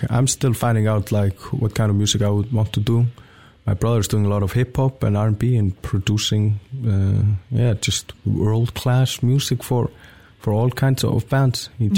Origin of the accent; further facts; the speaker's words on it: Iceland; accent: Icelandic; And my accent is crazy strong, an Icelandic accent, you know.